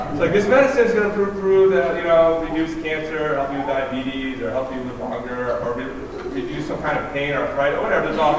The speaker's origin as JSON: {"language": "English", "region": "Connecticut", "country": "United States", "tie": "born or raised there", "said": "I grew up in Connecticut, and I grew up in a really affluent place."}